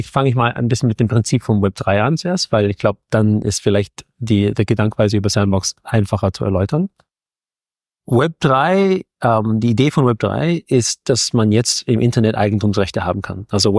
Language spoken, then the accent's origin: German; Austria; Und ich bin in Österreich aufgewachsen und ich war da so irgendwie, obwohl ich Deutsch spreche, trotzdem irgendwie anders.